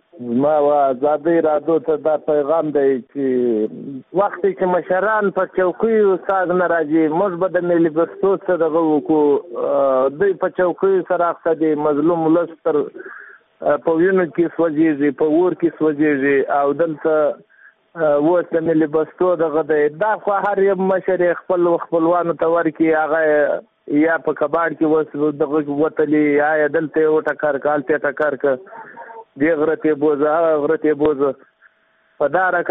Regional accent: Nangarhar, Afghanistan; زه د ننګرهار څخه یو معیوب یا معلول خبرې کوم.

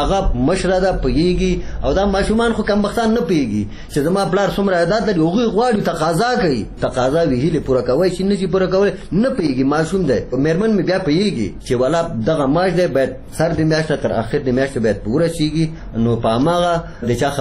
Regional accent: Jalalabad, Nangarhar, Afghanistan; زه د جلال آباد اوسیدونکی یم.

